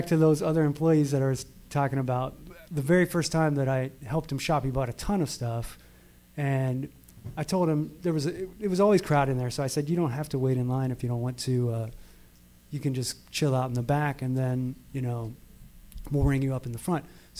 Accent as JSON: {"language": "English", "region": "Delaware", "country": "United States", "said": "I came from Delaware, so it was all new to me."}